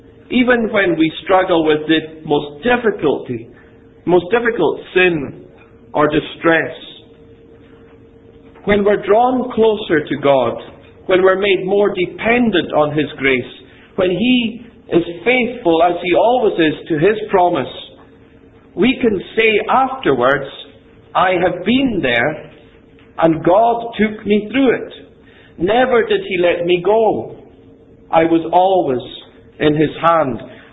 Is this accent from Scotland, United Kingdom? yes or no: yes; Ferintosh, Scotland, United Kingdom; when I was growing up in Ferintosh in the Black Isle, just north of Inverness